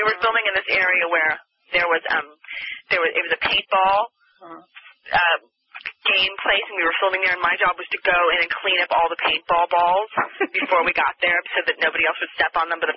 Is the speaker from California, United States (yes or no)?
yes; Anaheim, California, United States; born there; So what happened is I was born in Anaheim, and women weren't really in private rooms